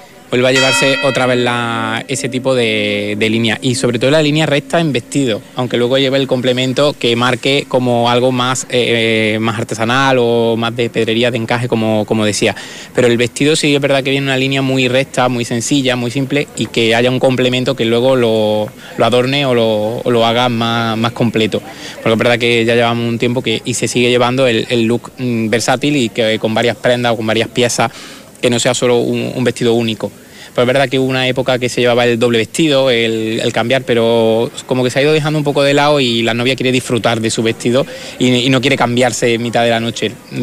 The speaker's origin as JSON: {"language": "Spanish", "town": "Villafranca", "region": "Andalusia", "country": "Spain", "said": "no más que ser de Córdoba ya es importante, como te he dicho, soy de Villafranca"}